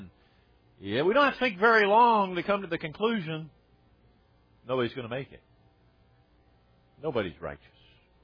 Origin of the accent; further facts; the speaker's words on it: United States; It is true, because I'm an American, I have a whole lot of freedoms that a lot of other people don't have.